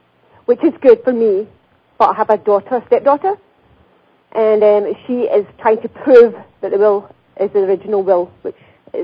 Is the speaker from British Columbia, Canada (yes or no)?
no; Ontario, Canada; I'm from Canada.